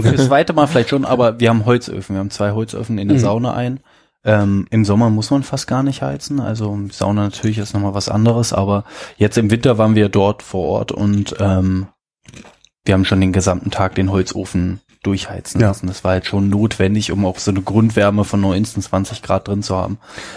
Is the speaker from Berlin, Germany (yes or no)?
yes; Berlin, Germany; wir sind ja beide Berliner